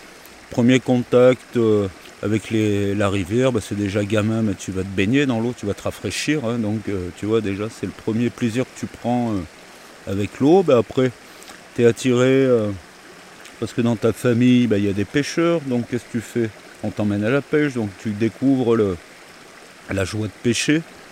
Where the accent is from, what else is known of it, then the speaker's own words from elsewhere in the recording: Saint-Nazaire-le-Désert, Auvergne-Rhône-Alpes, France; Moi, j'ai grandi avec un ancrage à Saint-Nazaire-le-Désert, donc déjà les pieds dans les rivières et les ruisseaux.